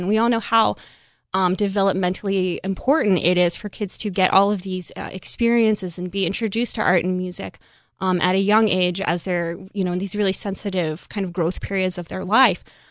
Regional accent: Delaware, United States; as I was a child growing up in Delaware.

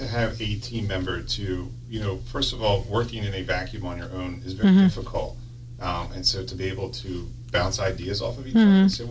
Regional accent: Pennsylvania, United States; because I grew up in this area, I grew up in the Chester County area

